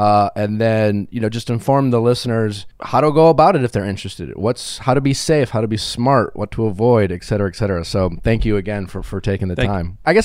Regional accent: Wisconsin, United States; now in Los Angeles, United States; Since living in LA, it's something I've became a lot more aware of. I'm from Wisconsin. We don't talk about plastic surgery as much over there.

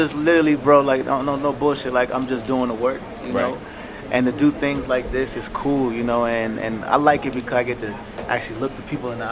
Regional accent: Nigeria; They love that I'm actually saying that I'm Nigerian and that I'm actually claiming that I'm Nigerian

